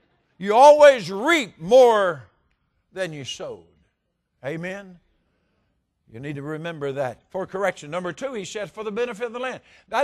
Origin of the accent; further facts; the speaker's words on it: the South, United States; But I grew up in the South, and in the South, people had gardens, and in the gardens, you always grew watermelons.